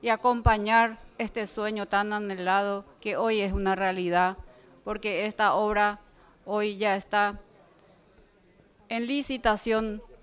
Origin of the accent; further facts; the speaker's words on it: Concepción, Paraguay; como norteños, nosotros no tenemos otras palabras de agradecimiento